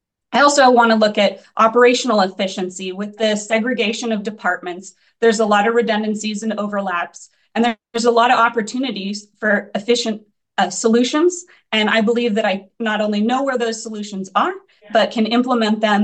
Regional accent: Eugene, Oregon, United States; now in Portland, United States; Well, I'm a born and raised in Oregon. I'm originally from Eugene and moved to Portland in 2010. So I've been here 14 years.

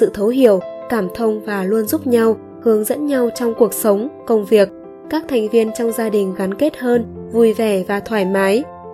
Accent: Southern Vietnam, Vietnam; Tôi lớn lên ở miền Nam, phát âm dấu hỏi và dấu ngã như nhau.

